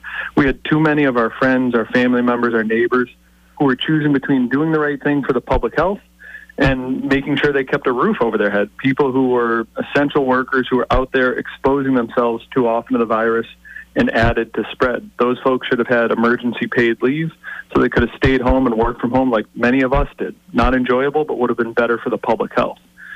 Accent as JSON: {"language": "English", "town": "Pittsfield", "region": "Massachusetts", "country": "United States", "tie": "born or raised there", "said": "I've seen that firsthand and lived it in my hometown in Pittsfield when we lost GE."}